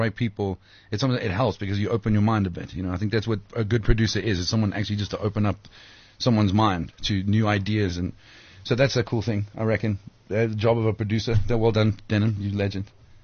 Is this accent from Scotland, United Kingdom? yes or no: yes; Scotland, United Kingdom; I'm a Scottish guy. I was born in Scotland